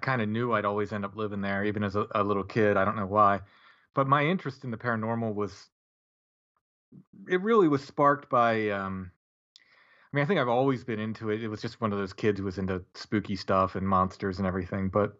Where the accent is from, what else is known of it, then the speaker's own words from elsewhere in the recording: Maryland, United States; Well, I grew up in Northern Maryland, so, you know, I wasn't far from Pennsylvania.